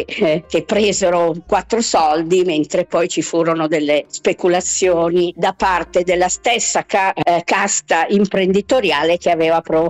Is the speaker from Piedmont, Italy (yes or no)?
no; Milan, Lombardy, Italy; sono di Milano